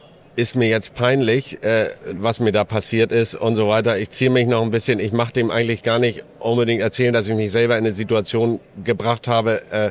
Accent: Wedel, Schleswig-Holstein, Germany; Als ich groß geworden bin im Wedeler Yachthafen, da gab es die ersten automatischen Rettungswesten.

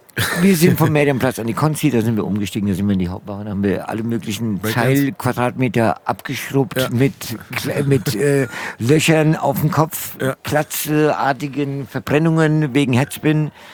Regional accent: Frankfurt, Hesse, Germany; ich war aus Bornheim

